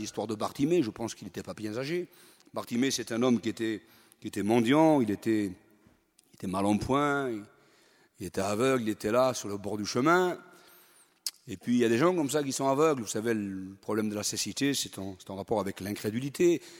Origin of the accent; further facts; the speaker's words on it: France; Mais nous, on est français, nous.